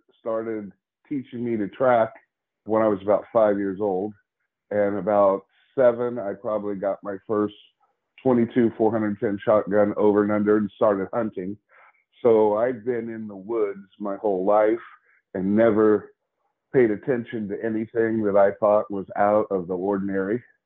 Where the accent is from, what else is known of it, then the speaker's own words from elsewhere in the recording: Florida, United States; I grew up in Florida. We moved there when I was 8, and we were in a very wild area.